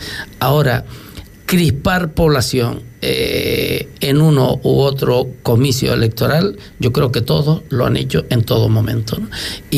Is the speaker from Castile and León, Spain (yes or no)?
no; Canary Islands, Spain; Somos canarias